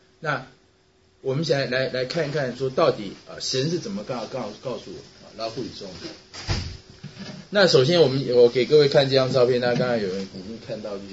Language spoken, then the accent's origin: Chinese; Taiwan; 我小的时候，我从台湾来